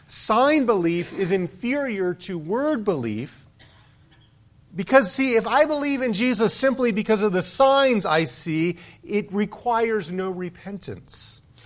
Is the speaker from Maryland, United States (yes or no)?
yes; Maryland, United States; Now, I don't really know donkeys. I'm from Maryland. If we want to see animals, we have to go to the zoo.